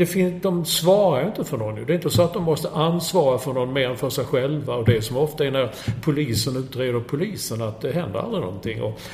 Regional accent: Sweden; som svensk journalist så har man inte de resurserna att lägga så mycket tid på att försöka hitta det.

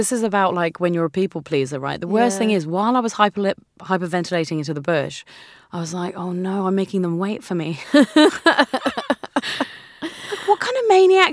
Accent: India; And I felt that although I am here, this is also because I'm Indian. This is half of my home.

